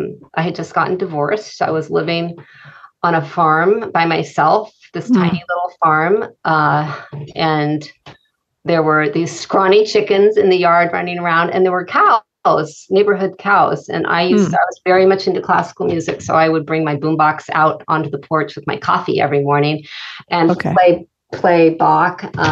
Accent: Pacific Palisades, California, United States; I grew up in Pacific Palisades, went to the market, and everything was wrapped in plastic, right?

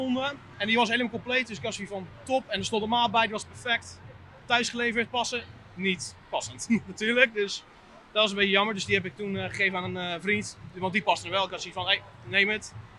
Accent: Pernis, South Holland, Netherlands; Wij komen uit Pernis

